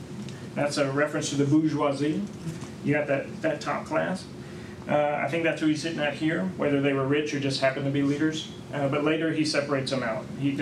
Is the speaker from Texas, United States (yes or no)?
yes; Texas, United States; I grew up in East Texas. And I know growing up what this looked like was that most of the churches were very small.